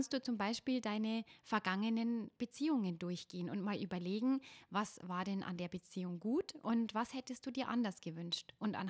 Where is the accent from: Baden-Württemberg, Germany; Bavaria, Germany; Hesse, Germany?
Bavaria, Germany; würde man bei uns im Bayerischen Wald sagen